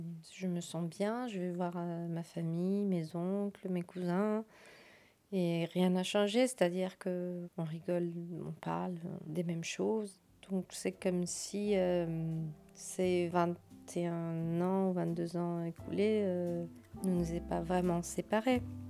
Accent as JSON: {"language": "French", "country": "Colombia", "moved": "yes", "said": "quand je suis partie de la Colombie, les choses étaient assez difficiles"}